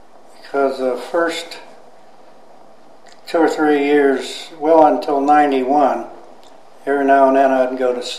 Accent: Youngstown, Ohio, United States; born there; also born or lived in Girard, United States; No, I was born in June of 27 in Youngstown, Ohio.

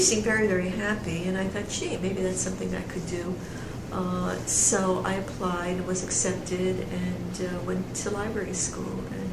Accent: Brooklyn, New York, United States; I'm from Brooklyn, New York.

